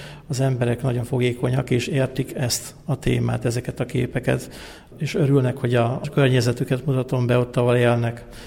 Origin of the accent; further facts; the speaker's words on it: Szerencs, Borsod-Abaúj-Zemplén, Hungary; Szerencsén nőttem fel, és a gyerekkoromban is nagyon nagy kötődésem volt a környék vidékeihez